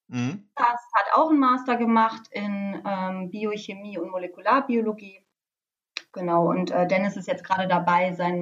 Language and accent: German; Lower Saxony, Germany; now in Bremen, Germany; Ich komme aus Niedersachsen, aus der Nähe von Bremen tatsächlich. Bin Anfang 30